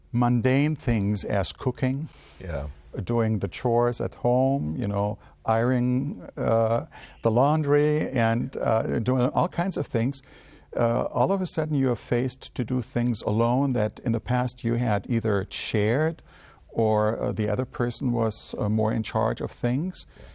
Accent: Germany; moved away as an adult; now in United States; I was born and raised in Germany and just recently, a couple of years ago, transitioned to the United States.

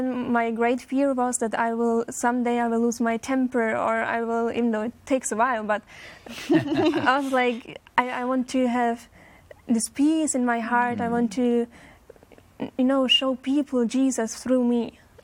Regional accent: Austria; Yes, my parents are from the Czech Republic, but I was born and raised in Austria, so I'm from Europe.

